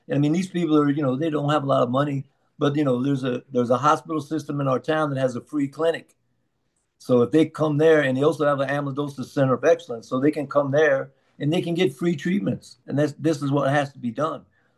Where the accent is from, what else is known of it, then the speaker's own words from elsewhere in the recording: Kansas City, United States; I mean, here in my hometown in Kansas City, they have a free clinic with four locations.